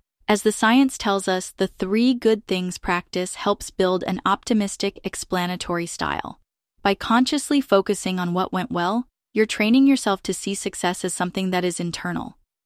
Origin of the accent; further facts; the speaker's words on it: California, United States; And of course, as I'm Californian, there are times I want to deepen this practice.